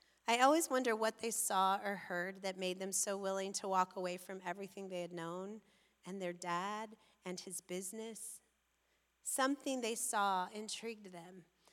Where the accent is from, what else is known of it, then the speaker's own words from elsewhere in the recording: Bend, Oregon, United States; I'm from Bend. I don't know what to make fun of in Portland.